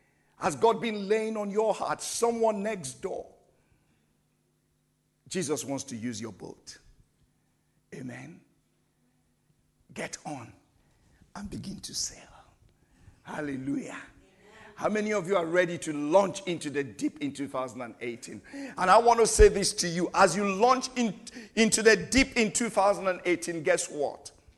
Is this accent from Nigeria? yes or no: yes; Nigeria; English is a second language; I said, I'm African. I'm from Nigeria.